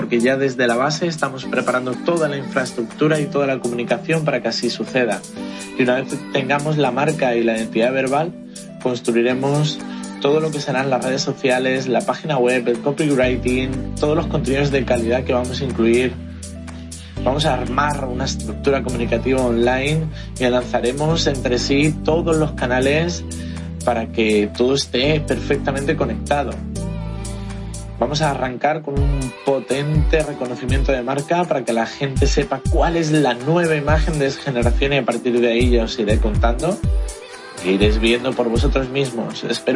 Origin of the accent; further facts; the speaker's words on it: Spain; Porque además yo soy español y bueno, aquí me estáis escuchando sin acento mexicano ni nada